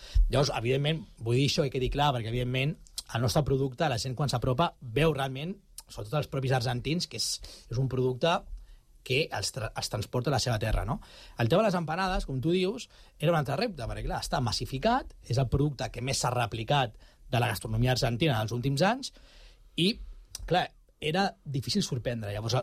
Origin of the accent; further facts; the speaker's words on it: Catalonia, Spain; hi havia un repte de que som catalans